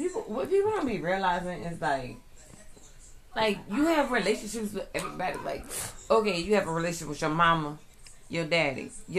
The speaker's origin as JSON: {"language": "English", "town": "Avondale", "country": "United States", "said": "I'm from Avondale too."}